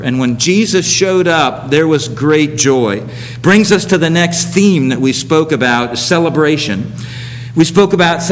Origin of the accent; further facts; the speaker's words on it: Florida, United States; I was in college in Tennessee, in the mountains, and had seen snow a couple times. I grew up in South Florida.